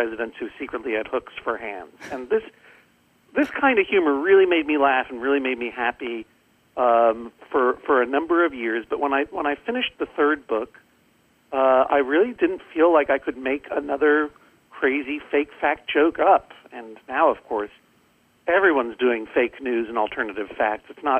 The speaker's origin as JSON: {"language": "English", "town": "Boston", "region": "Massachusetts", "country": "United States", "tie": "born or raised there", "said": "I am from New England. I grew up outside of Boston in Massachusetts, and I spent a lot of my youth in western Massachusetts."}